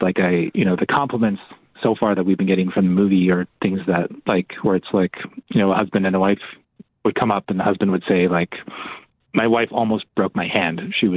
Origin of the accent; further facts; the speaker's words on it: Hay River, Northwest Territories, Canada; Yeah, so I'm Dene. I grew up in Hay River in the Northwest Territories. And, you know, I spent my whole life driving on the highways, both in the Northwest Territories and Northern Alberta.